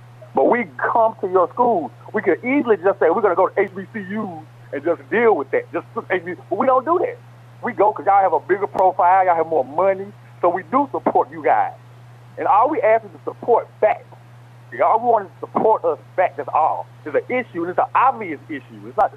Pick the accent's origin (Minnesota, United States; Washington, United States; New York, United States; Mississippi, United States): Mississippi, United States; Jackson; I'm from Jackson, Mississippi. This is my first time calling.